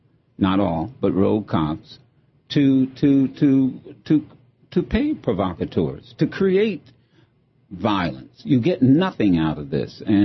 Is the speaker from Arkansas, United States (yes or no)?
no; Dayton, Ohio, United States; Dayton, Ohio. I'm from Dayton, Ohio. Beaver Creek is a suburb.